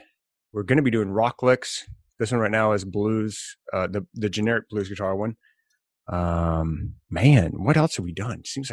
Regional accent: Mississippi, United States; I grew up in Mississippi, for anybody that cares. So blues is really, really dear to my heart.

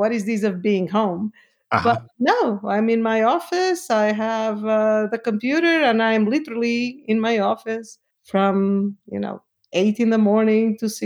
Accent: Lisbon, Portugal; So I am from Portugal, from Lisbon

